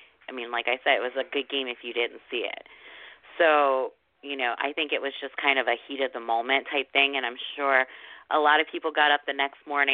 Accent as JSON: {"language": "English", "country": "United States", "said": "As an American, I could appreciate the Canadian talent."}